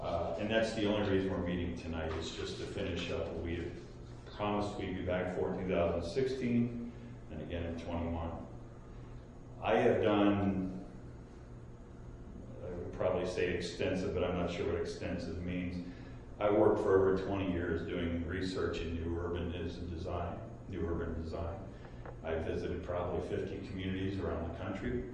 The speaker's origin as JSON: {"language": "English", "town": "Linden", "region": "Ohio", "country": "United States", "tie": "born or raised there", "said": "through my lifetime, I've looked at older urbanism communities, like I grew up in Linden"}